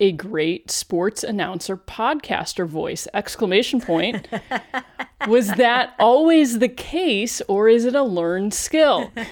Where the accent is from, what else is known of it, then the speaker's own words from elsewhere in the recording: Cleveland, Ohio, United States; I worked in local news in Cleveland, the NBC affiliate, Channel 3 News, my hometown, as a reporter on air